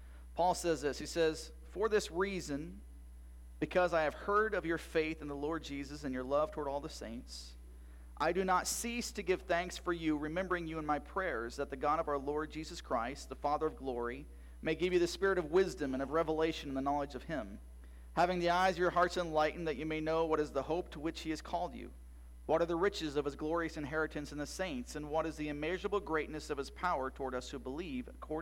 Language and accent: English; Iowa, United States; Well, I am from Iowa, as many of you know.